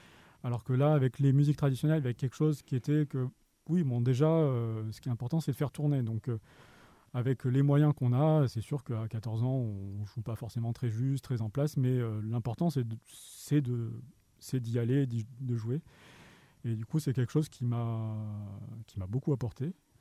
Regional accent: Gap, Provence-Alpes-Côte d'Azur, France; also born or lived in Lyon; Ça fait 7 ou 8 ans que je suis arrivé dans le coin. Je suis originaire de Gap, donc pas si loin de ça que... pas si loin d'ici. Et voilà, je suis passé à Lyon pendant un certain temps, en Haute-Loire

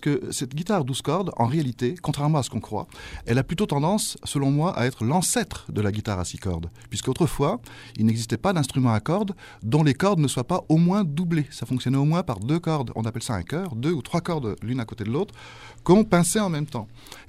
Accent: Blois, Centre-Val de Loire, France; je suis originaire du centre de la France, de Blois, pour être clair. Mais je suis un déraciné comme pas mal de Français.

